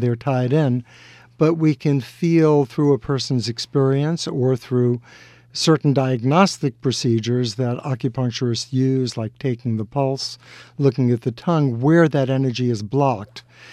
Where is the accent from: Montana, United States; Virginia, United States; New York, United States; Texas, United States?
New York, United States; Brooklyn; growing up in Brooklyn, no one in my family ever went to high school, let alone college.